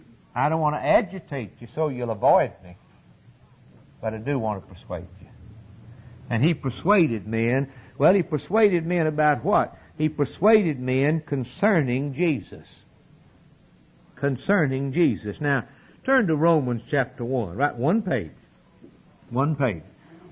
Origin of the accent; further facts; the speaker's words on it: United States; I tell you this, I'm an American, and I'm thankful.